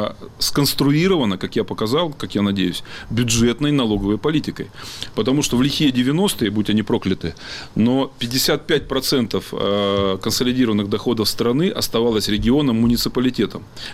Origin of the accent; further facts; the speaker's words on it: Altai Krai, Russia; я с Алтая, мы не москвичи.